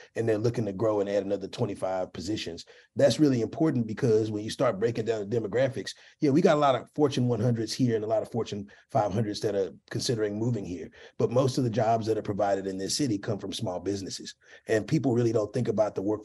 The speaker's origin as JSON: {"language": "English", "town": "Chicago", "region": "Illinois", "country": "United States", "said": "I'm from Chicago. I eat Harold's."}